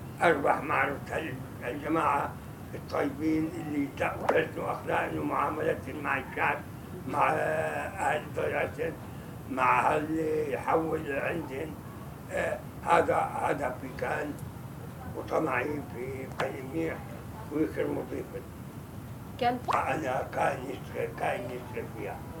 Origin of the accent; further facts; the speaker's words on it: Palestine; التجارة عندنا التجارة عندنا بفلسطين كانت كلياتها البيع والشراء